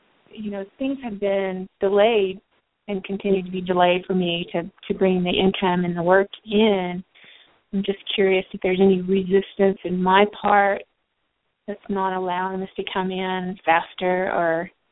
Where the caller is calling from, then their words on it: New Mexico, United States; I'm calling from New Mexico.